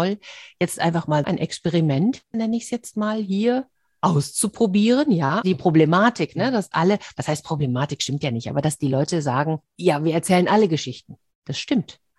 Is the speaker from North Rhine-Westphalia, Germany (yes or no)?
yes; North Rhine-Westphalia, Germany; now in Hamburg, Germany; ich komme ursprünglich aus der Ecke, ich wohne jetzt in Hamburg seit langen Jahren, aber ich komme aus der Ecke, wo Tönnies halt auch seine Fabrik hat.